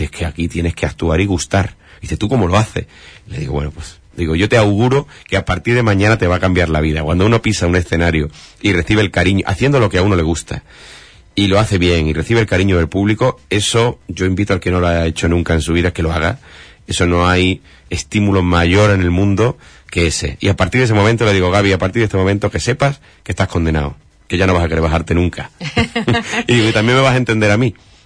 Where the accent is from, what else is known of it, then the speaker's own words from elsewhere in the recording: Huelva, Andalusia, Spain; he dicho que soy de Huelva